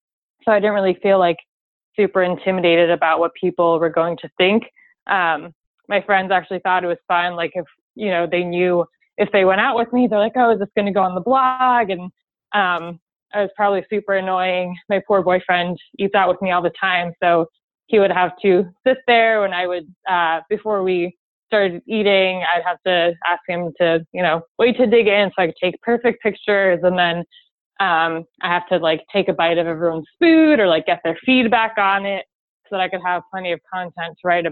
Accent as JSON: {"language": "English", "town": "Philadelphia", "region": "Pennsylvania", "country": "United States", "tie": "born or raised there", "said": "I had just gone out to brunch with a few friends in Philly, which is my hometown."}